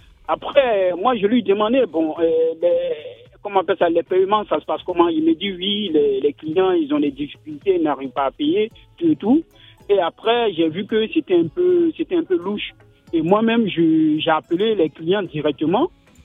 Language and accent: French; Abidjan, Côte d’Ivoire; parce que chez moi, en Côte d'Ivoire, oui. À Abidjan, précisément